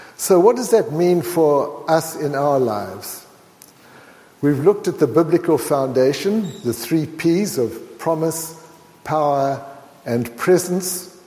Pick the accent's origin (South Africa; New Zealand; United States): South Africa; Port Elizabeth, Eastern Cape; because I was born and brought up in Port Elizabeth in South Africa, and that's known as the Windy City.